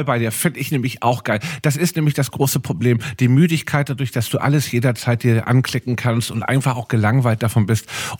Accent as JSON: {"language": "German", "region": "Hamburg", "country": "Germany", "said": "Als Hamburger"}